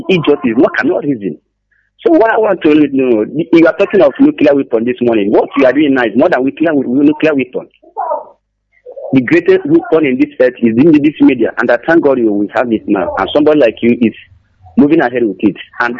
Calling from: Canada; I'm calling from Paul Anita, Canada, number 6.

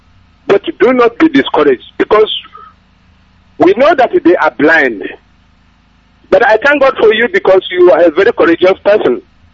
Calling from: Mpo, Anambra, Nigeria; I am calling from Anambra State, Mpo, precisely.

